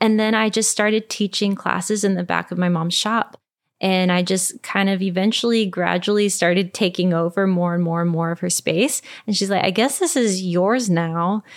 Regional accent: Minneapolis, Minnesota, United States; I'm from Minneapolis, and there's a lot more wool sweaters in the Goodwills in Minneapolis than there are in Tennessee.

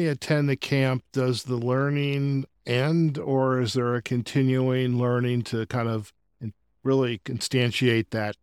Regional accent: Michigan, United States; as a former weekend or day camp back where I grew up in the Detroit suburbs

